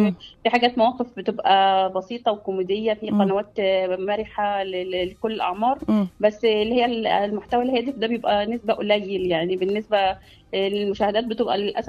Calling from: Cairo, Cairo Governorate, Egypt; من القاهره.

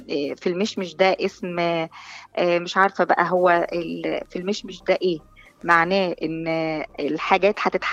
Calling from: Alexandria, Alexandria Governorate, Egypt; انا بتكلم من اسكندريه.

